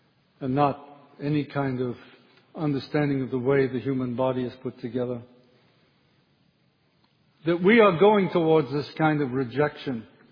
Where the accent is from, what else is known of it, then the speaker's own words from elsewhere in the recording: England, United Kingdom; I'm an Englishman, I don't have any forefathers going here.